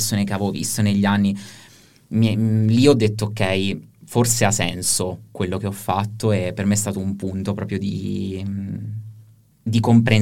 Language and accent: Italian; Alanno, Abruzzo, Italy; la presentazione del mio libro nel mio paese, ad Alanno